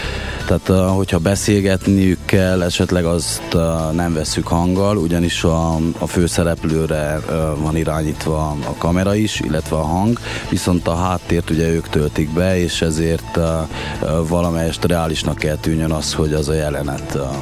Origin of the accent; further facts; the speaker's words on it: Székely Land, Romania; mivel hogy székelyek vagyunk, ezért eléggé megbízhatóak vagyunk